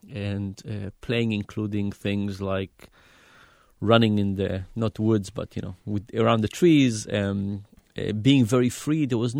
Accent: Israel; So growing up in Israel was great as a kid.

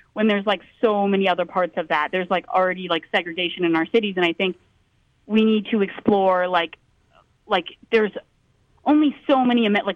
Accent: El Paso, Texas, United States; So I'm from Paso, and I just graduated high school

